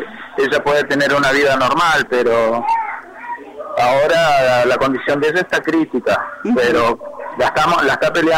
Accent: Paso de los Libres, Corrientes, Argentina; now in Buenos Aires, Argentina; Yo soy de procedencia de Paso de los Libres.

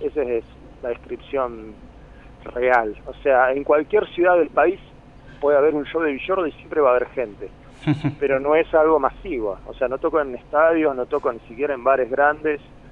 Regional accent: La Plata, Buenos Aires Province, Argentina; si bien canto en castellano, soy de La Plata, soy de Argentina

